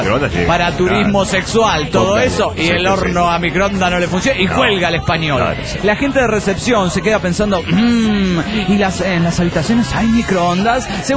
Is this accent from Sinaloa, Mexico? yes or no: no; Puerto Morelos, Quintana Roo, Mexico; Hola, soy el bicholón de Puerto Morelos, Quintana Roo, México.